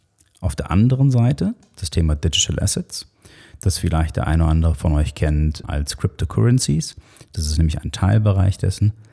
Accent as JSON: {"language": "German", "country": "Switzerland", "said": "Nicht nur bei uns in der Schweiz, aber auch im europäischen Raum."}